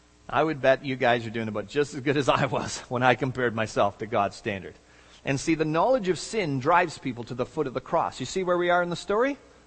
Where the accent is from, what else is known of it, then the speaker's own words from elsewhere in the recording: Canada; He's British, I'm Canadian, you know?